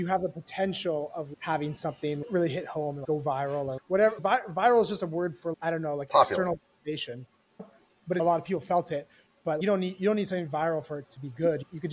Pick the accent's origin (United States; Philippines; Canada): Canada; Zero, because I'm Canadian.